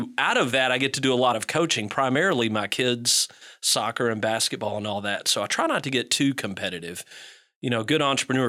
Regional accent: Shelbyville, Kentucky, United States; And I'm from Shelby County, which is God's country. And as you know, the saddlebred horse capital of the world.

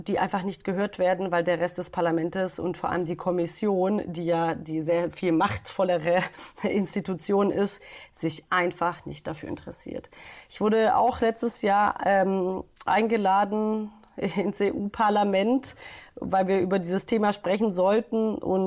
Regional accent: Bosnia & Herzegovina; Und da sind wir vor allem in meiner Heimat in Bosnien unterwegs.

